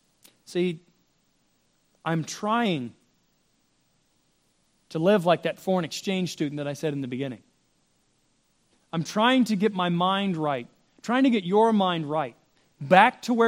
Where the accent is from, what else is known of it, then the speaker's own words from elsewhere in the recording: United States; I'm an American, she's Brazilian, yada, yada.